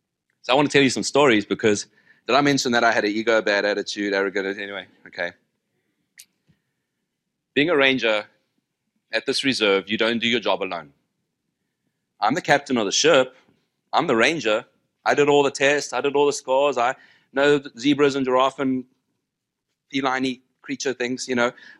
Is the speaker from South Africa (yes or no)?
yes; South Africa; I grew up in South Africa.